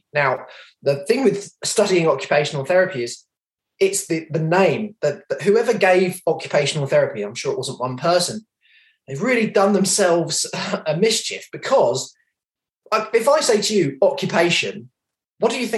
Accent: London, United Kingdom; I grew up in England, in the outskirts of London.

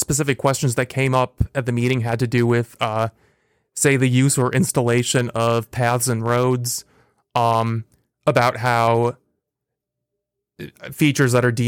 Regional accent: Bloomington, Indiana, United States; So I grew up in Bloomington. That's where it starts.

